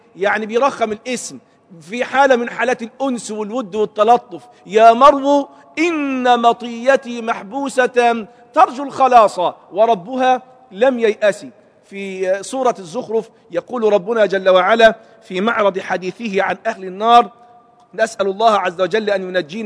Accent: Egypt; اشبه ما يكون بالتحطيب اللي بيعملوه جماعه الصعيده عندنا في مصر

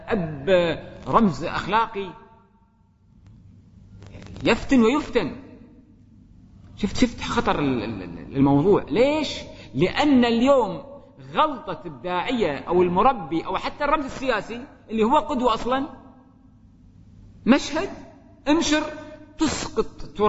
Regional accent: Kuwait; الديوانية عندنا في الكويت

